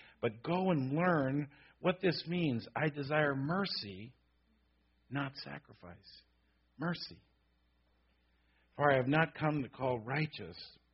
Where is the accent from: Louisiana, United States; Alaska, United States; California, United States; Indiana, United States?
California, United States; Berkeley; Now, I grew up in the Bay Area. I was a Berkeley boy, and so we moved to Corvallis, Oregon.